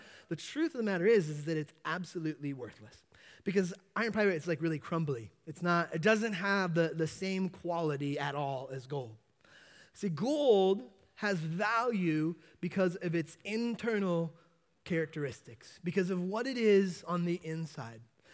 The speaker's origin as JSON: {"language": "English", "town": "Yosemite", "region": "California", "country": "United States", "tie": "born or raised there", "said": "When I was younger, I grew up in Yosemite for a while, and it was a great place to be a kid."}